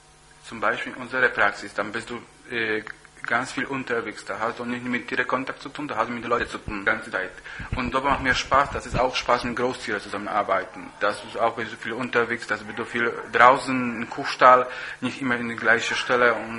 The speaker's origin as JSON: {"language": "German", "country": "Poland", "second_language": "German", "moved": "yes", "lives_now": "Germany", "said": "ich komme aus Polen, bin ich hier in Deutschland seit 2002."}